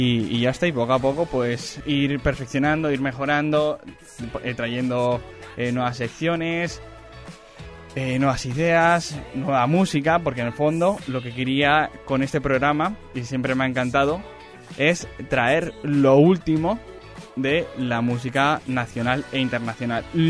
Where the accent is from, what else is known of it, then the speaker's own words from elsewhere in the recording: Requena, Valencian Community, Spain; que es de mi pueblo, de Requena.